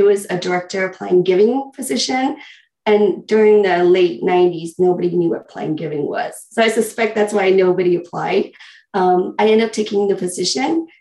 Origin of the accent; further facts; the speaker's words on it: Michigan, United States; also born or lived in Vietnam / Ohio; I was born in Vietnam. Chinese, and then I grew up in Michigan, Ohio.